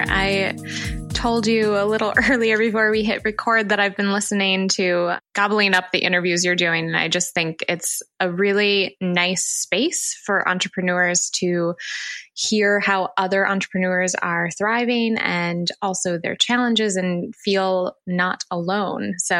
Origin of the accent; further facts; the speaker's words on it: Midwest, United States; now in New York, United States; And I grew up in the Midwest. I traveled to New York to plant roots here